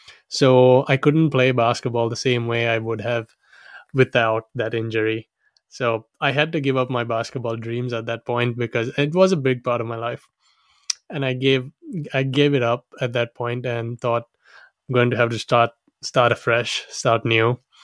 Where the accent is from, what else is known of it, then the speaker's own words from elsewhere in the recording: Sri Lanka; I was born and raised in Sri Lanka